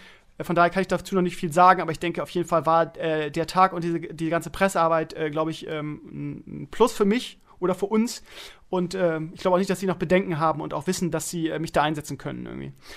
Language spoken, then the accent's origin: German; Bremen, Germany; Ich sag, ja, da bin ich Lehrer, aber eigentlich komme ich aus Bremen.